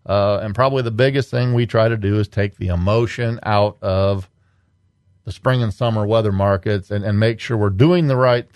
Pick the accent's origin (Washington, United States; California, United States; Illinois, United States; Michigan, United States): Illinois, United States; Galva; I grew up right in Galva, Illinois.